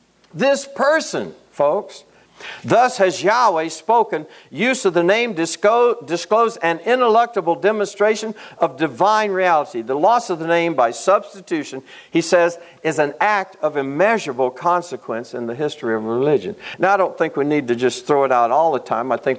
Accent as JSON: {"language": "English", "region": "Louisiana", "country": "United States", "said": "I'm from Louisiana. I can't even say statistics."}